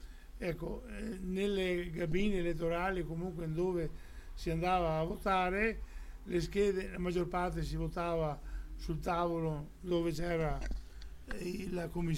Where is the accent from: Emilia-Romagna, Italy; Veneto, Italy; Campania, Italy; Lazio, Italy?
Veneto, Italy; È un sistema che noi abbiamo conosciuto come Veneti anche nel 1866 con la questione del referendum truffa per l'annessione del Veneto all'Italia.